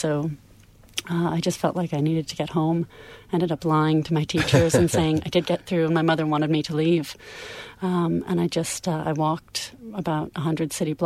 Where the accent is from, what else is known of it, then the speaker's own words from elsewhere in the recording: New York City, New York, United States; I'm originally from New York City and downtown New York, not too far from where the World Trade Centers were. I grew up in Greenwich Village.